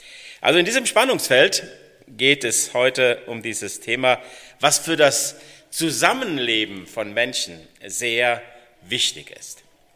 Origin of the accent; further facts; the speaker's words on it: Eibelshausen, Hesse, Germany; wie gesagt zum ersten Mal hier. Ich komme ursprünglich, aufgewachsen bin ich in Eibelshausen, also auch Dillkreis. Habe in Dillenburg Abitur gemacht